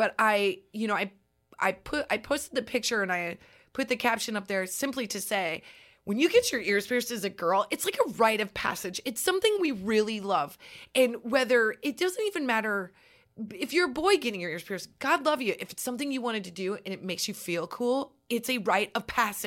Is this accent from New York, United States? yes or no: no; Nebraska, United States; And what I used to know growing up in Nebraska of being like, you went to the mall.